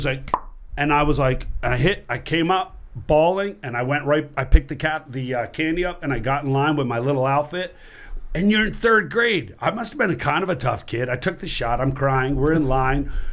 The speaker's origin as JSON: {"language": "English", "region": "New Jersey", "country": "United States", "tie": "born or raised there", "said": "I grew up in New Jersey. I never even thought twice."}